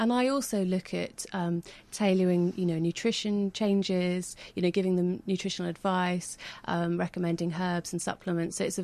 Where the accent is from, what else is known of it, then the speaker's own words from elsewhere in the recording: Wales, United Kingdom; also born or lived in London; now in Bristol, United Kingdom; So I'm actually from South Wales originally.